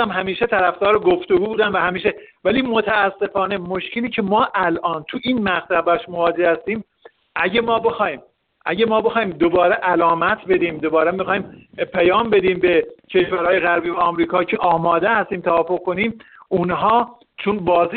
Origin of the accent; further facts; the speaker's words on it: Iran; واقعیتش دیگه ما ایرانی هستیم، منافع ملی کشورمون رو باید در نظر بگیریم.